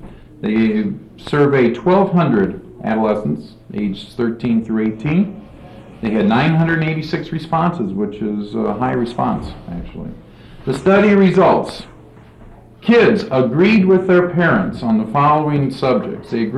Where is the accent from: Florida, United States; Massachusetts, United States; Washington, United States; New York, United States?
Washington, United States; Redmond; For those that didn't meet me yesterday afternoon, I am from Redmond, Washington.